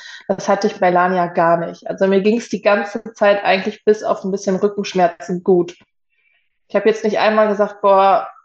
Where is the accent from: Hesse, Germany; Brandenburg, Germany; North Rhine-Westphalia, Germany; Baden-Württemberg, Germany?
North Rhine-Westphalia, Germany; Emmerich; Ich bin mittlerweile 29 Jahre alt. Ich komme aus Emmerich, das ist direkt am Niederrhein.